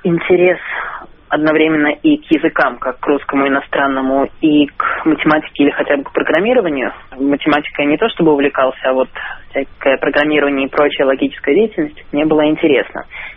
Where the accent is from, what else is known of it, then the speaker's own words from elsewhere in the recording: Minsk, Belarus; я сам из Беларуси, из Минска.